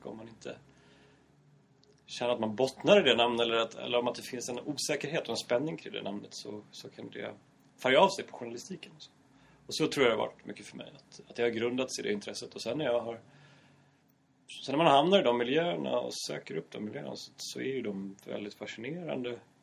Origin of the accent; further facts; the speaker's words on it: Dalarna County, Sweden; Så jag kommer ju själv från Dalarna. Liksom från en liten stad. Det är inte direkt landet men det är inte stan.